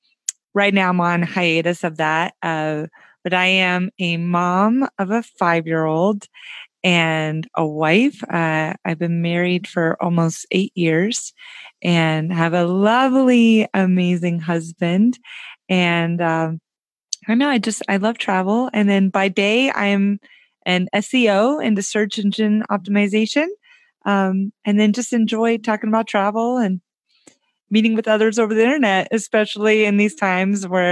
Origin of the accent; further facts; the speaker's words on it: Tennessee, United States; also born or lived in Orlando, United States; now in Oregon, United States; Sure. I'm in Oregon in the United States, but I grew up in Tennessee, but I felt like I grew up, though, like as a human, an adult in Florida.